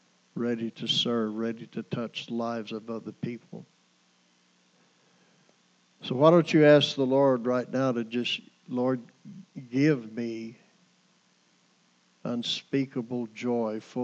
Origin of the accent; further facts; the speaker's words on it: Pearsall, Texas, United States; I grew up around Pearsall, and I'd have probably stayed over in that area, you know.